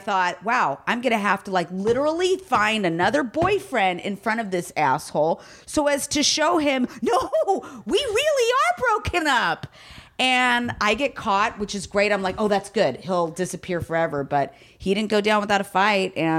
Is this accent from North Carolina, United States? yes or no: no; Downey, California, United States; I mean, I might be from LA, but I was born and raised in Downey.